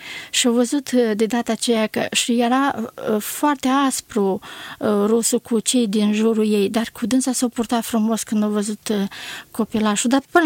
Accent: Udești, Suceava County, Romania; born there; M-am născut în comuna Udești și satul Știrbăț

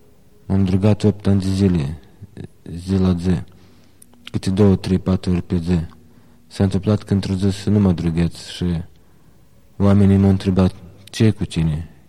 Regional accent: Orhei, Orhei District, Moldova; moved away; Din orașul Orhei, în orașul, chiar în centrul Moldovei, 40 de kilometri de la Chișinău.

